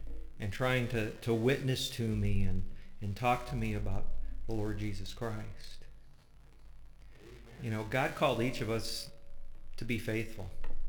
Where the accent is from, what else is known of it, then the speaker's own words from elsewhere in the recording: California, United States; I grew up in San Fernando Valley, and our public high school was about 75% Jewish.